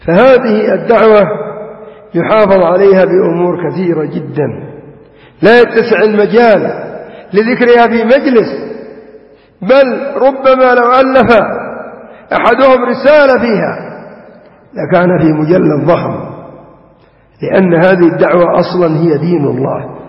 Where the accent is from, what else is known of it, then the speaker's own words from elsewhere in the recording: Yemen; يقول المثل عندنا في اليمن: من أكبر منك بيوم استشره.